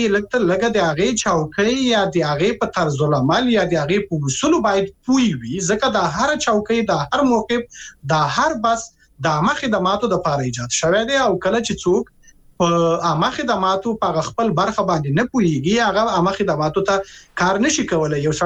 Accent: Afghanistan; زه افغان یم

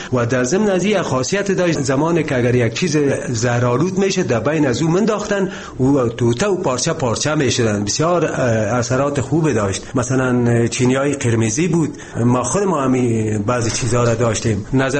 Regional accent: Kabul, Afghanistan; من خودم هم از کابل هستم

